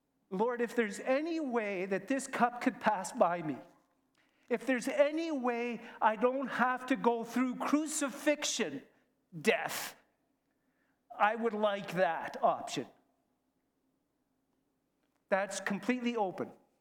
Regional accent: Canada; born there; Now, I was born in Canada. That wasn't my doing. That wasn't my choice.

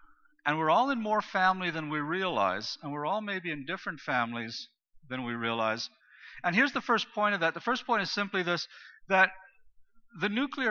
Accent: Zambia; I grew up in Africa, I grew up in Zambia

